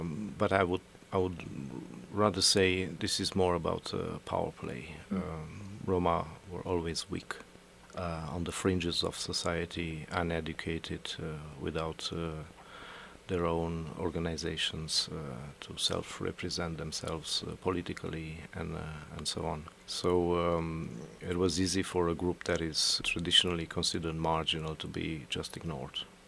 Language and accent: English; Romania; I'm from Romania.